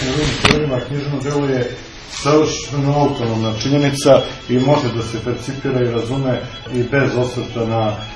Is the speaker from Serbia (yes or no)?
yes; Kragujevac, Šumadija, Serbia; Evo, ja kao autentični Kragujevčanin kažem da je takva podela ordinarna glupost